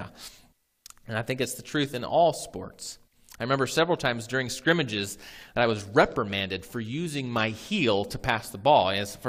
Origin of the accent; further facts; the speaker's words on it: Ohio, United States; So we're from Ohio, so you can, the Native Americans on that side of the country are a little bit different